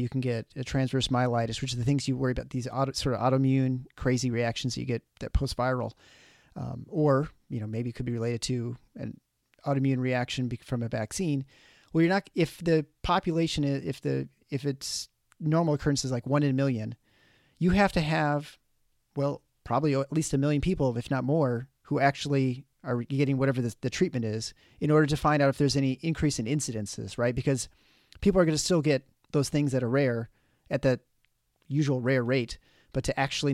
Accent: Canada; Yeah, I'm impressed as a Canadian that you got the Fahrenheit there too.

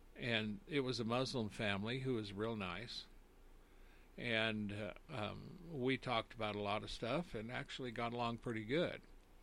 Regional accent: United States; We would pass by it, and I, as an American, I never paid much attention to it.

